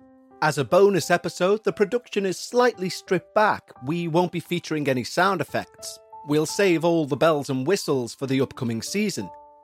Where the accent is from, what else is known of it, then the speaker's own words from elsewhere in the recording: Colorado, United States; I'm from the United States. and I want to share with you my paranormal story. I'm from a small town in Colorado.